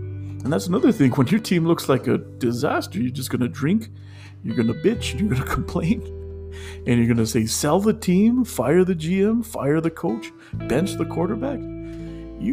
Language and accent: English; New Mexico, United States; You know, I grew up in New Mexico. The Lobos were never good at football.